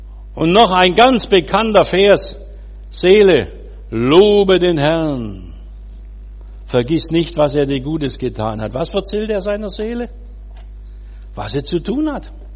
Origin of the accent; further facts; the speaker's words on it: Baden-Württemberg, Germany; Ist eine absolut schwäbische Einrichtung. Bringt's was oder bringt's nichts, ne? Ja. Womit ich mein Herkunftsland verraten habe.